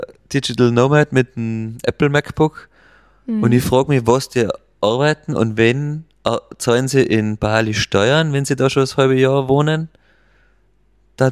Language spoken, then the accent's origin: German; Austria; bei uns in Österreich